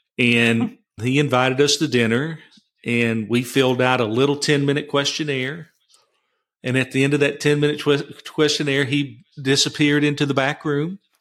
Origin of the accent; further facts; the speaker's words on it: China Spring, Texas, United States; Well, I was born in Waco, Texas, 65, so I'll tell my age here. I'm a young man, in my mind's eye anyway. And I grew up in a little town called China Spring.